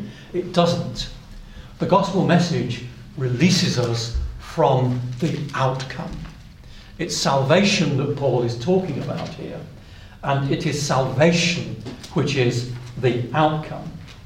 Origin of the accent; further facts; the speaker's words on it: United Kingdom; But we didn't, because we're British, aren't we?